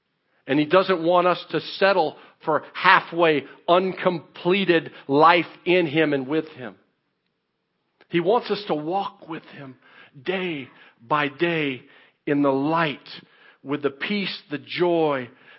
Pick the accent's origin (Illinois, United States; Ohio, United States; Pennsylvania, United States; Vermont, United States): Illinois, United States; Mount Vernon; also born or lived in Shakopee, Minnesota; I lived down here in the southern tip of Illinois in Mount Vernon, Illinois. And when I was growing up in Shakopee and in Mount Vernon, Illinois, I picked up a belief.